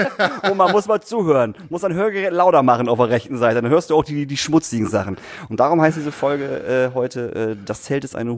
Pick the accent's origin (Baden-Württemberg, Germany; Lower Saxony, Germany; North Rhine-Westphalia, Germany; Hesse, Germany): Lower Saxony, Germany; Emsbüren; Also aus Emsbüren, wo ich herkomme